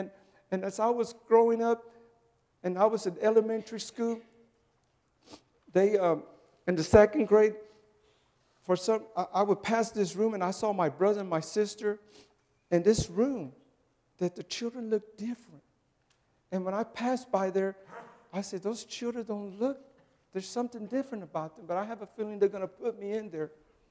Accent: Houston, Texas, United States; I was raised in Houston, Texas, and I'm a third-generation Mexican descendant, and my wife's a first-generation Mexican descendant.

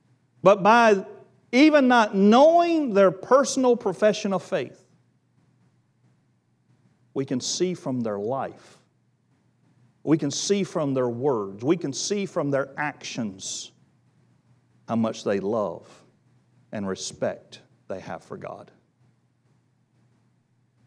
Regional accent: Wilmington, United States; I grew up in Wilmington. I grew up in the Bible Belt. I grew up surrounded by Baptist churches.

